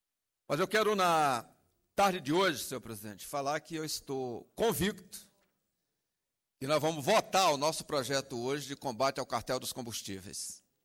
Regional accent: Northeast Region, Brazil; mas eu sou lá do Nordeste

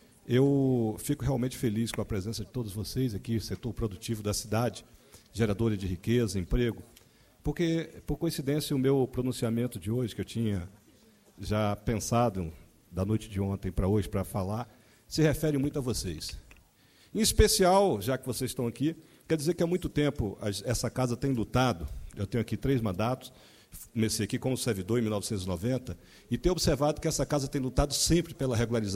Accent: Piripiri, Piauí, Brazil; eu sou nordestino da megalópolis cidade de Piripiri, no Piauí

